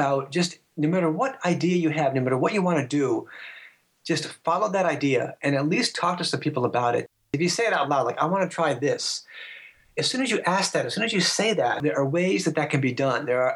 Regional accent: Portsmouth, New Hampshire, United States; I'm a writer from Portsmouth, New Hampshire. I live about an hour north of Boston.

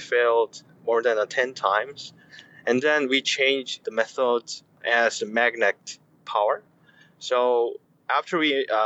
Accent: South Korea; moved away as an adult; I'm from South Korea. I graduated high school in South Korea, and then I went to the University of Washington in Seattle.

